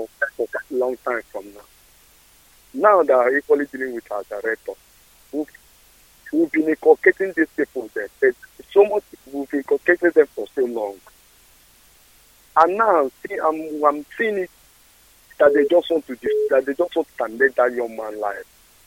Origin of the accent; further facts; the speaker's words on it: Awka, Anambra, Nigeria; I'm also from down, I'm from Oka, Anambra State in Biafra.